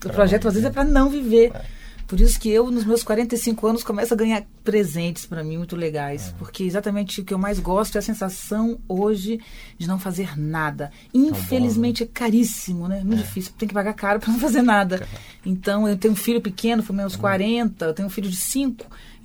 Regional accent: Espírito Santo, Brazil; Eu sou capixaba

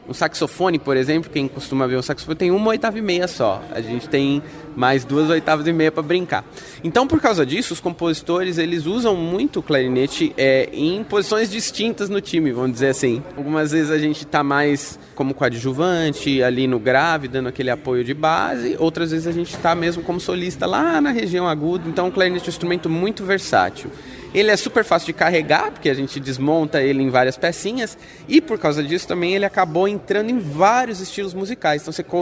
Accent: São Paulo, Brazil; born or raised there

